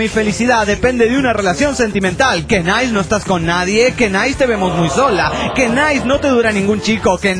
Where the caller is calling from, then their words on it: Quito, Pichincha, Ecuador; de Quito, Ecuador.